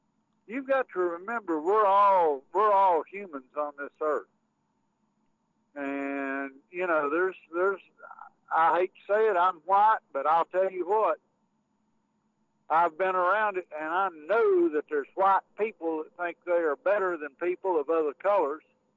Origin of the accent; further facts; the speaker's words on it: Tennessee, United States; And I'm from Northeast Tennessee, and it fought on the side of the Union.